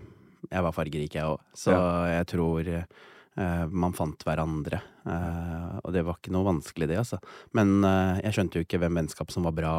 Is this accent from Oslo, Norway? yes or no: yes; Oslo, Norway; born or raised there